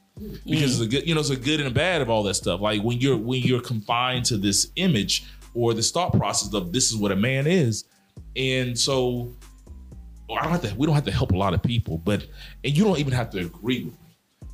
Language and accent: English; Mobile, Alabama, United States; I'm 43 years old. I'm from Mobile, Alabama. I grew up in the South.